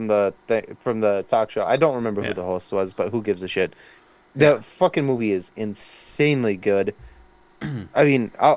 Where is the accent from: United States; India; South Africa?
India; And I thought maybe like I'm a little biased because I'm Indian